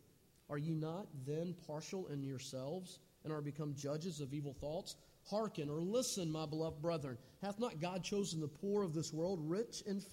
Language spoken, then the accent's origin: English; Greenville, South Carolina, United States; also born or lived in Winston-Salem, North Carolina; as I drove past growing up in Greenville, South Carolina, or Winston-Salem, North Carolina.